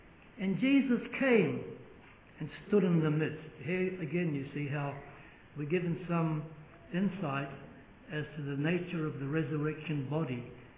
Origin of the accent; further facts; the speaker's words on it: New Zealand; born there; I was born in New Zealand and I was mixed a bit with sheep farmers.